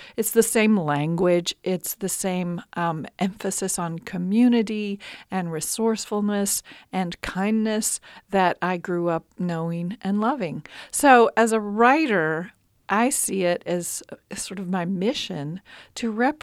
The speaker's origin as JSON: {"language": "English", "region": "Appalachia", "country": "United States", "said": "But I see it as really important for me as an Appalachian writer to reflect those challenges in a bigger context, and also to write about the beauty of our place"}